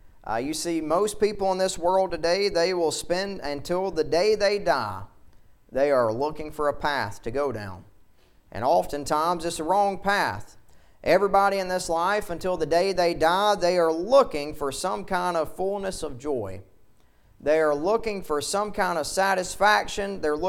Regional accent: Alabama, United States; And I grew up on Lay Lake and fished all the time.

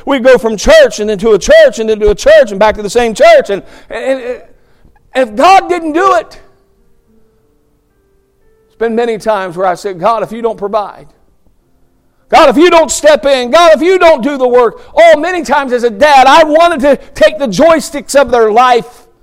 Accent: Ohio, United States; I grew up in Ohio. You don't eat okra in Ohio.

